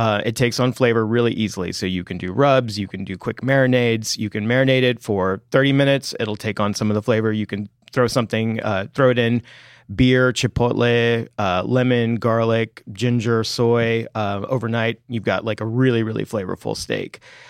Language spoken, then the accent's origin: English; Texas, United States; I am from Texas. I am very particular about my flour tortillas, though.